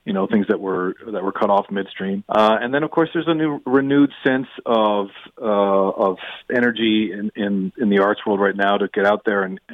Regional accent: Newfoundland and Labrador, Canada; I grew up in Newfoundland, and there is, in the blood, there's fiddle music

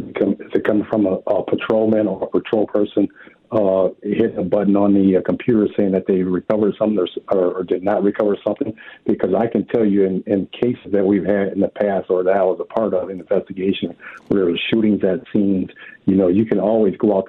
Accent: Minneapolis, Minnesota, United States; So knowing the people that I grew up with in Minneapolis and knowing the people that I know that still live there

